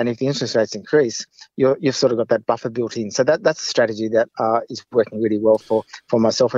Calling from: Sydney, New South Wales, Australia; I'm in Sydney.

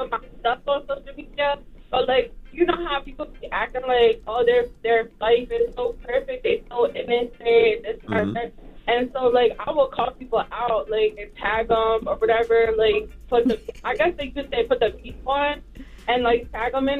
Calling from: Lancaster, Pennsylvania, United States; I'm calling from Lancaster, PA. No, I'm not Amish.

